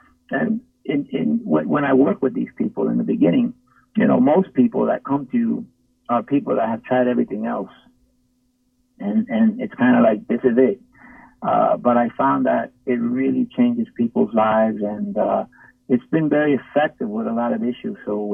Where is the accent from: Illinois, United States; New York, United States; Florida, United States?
New York, United States; I grew up in an inner city. I grew up in South Bronx in New York.